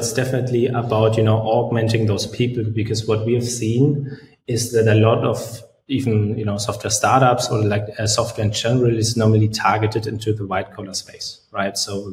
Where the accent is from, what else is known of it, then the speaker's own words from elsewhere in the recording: Munich, Bavaria, Germany; English is a second language; like we are from Munich, at least I am actually